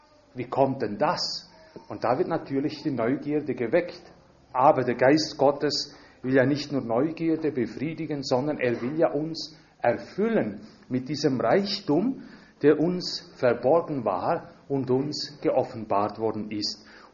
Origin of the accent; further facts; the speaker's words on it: Valais, Switzerland; Ich komme aus der Südwestschweiz. Man spricht dort das südlichste Deutsch. Das ist ein Dialekt, der zwar französisch gedacht wird, kann man sagen.